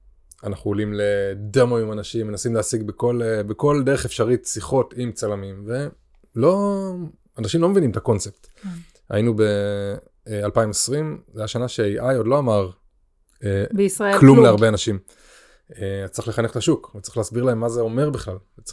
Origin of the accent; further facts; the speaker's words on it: Kiryat Tiv'on, Northern District, Israel; גדלנו ביחד בטבעון